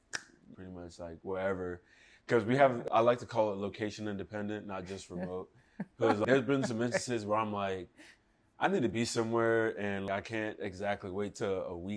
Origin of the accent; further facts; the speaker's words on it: Florida, United States; now in Washington, United States; I actually grew up in Florida. We're here in the DC area, but I grew up in Florida for the majority of my life up until I went to college in Alabama at Auburn.